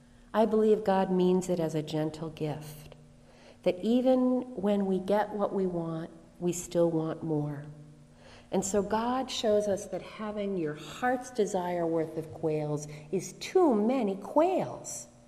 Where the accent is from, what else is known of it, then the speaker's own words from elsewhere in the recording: Harpswell, Maine, United States; I grew up in Harpswell, Maine, and occasionally there's a kind of fish called a pogie that comes near the shore